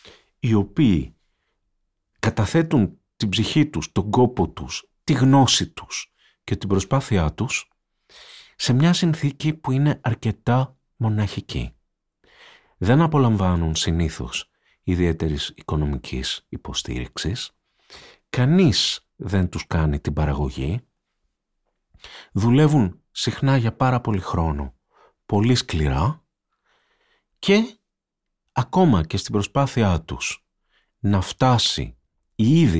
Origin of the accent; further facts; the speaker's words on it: Peloponnese, Greece; είμαι ένας κριτικός από τη Μάνη